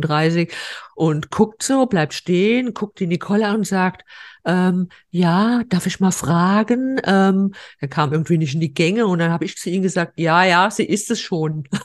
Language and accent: German; Offenbach am Main, Hesse, Germany; und zwar in meiner Heimatstadt Offenbach.